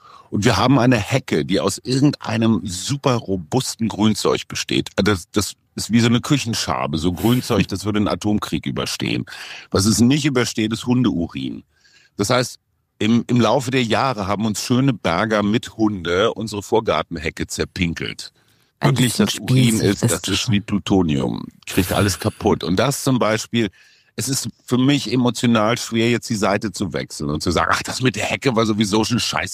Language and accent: German; North Rhine-Westphalia, Germany; Münsterländer aus meiner Heimat im Münsterland.